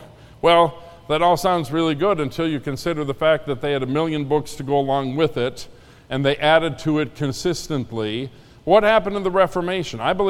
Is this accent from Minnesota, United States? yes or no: yes; Minnesota, United States; I grew up in Minnesota, which is Catholic land, and if you're not a Catholic, you're a Lutheran.